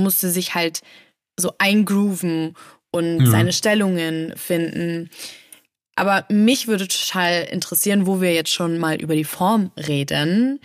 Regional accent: Bavaria, Germany; Als Bayerin muss man natürlich auch die Weißwurst-Postkarten verschicken.

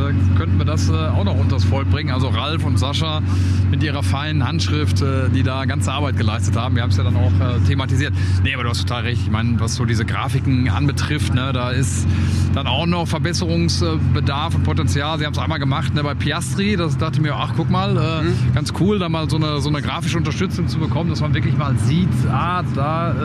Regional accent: Dortmund, North Rhine-Westphalia, Germany; ich komme ja aus Dortund, wie ihr wisst

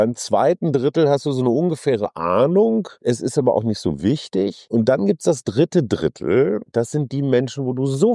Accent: Münster, North Rhine-Westphalia, Germany; in meiner Heimatstadt Münster

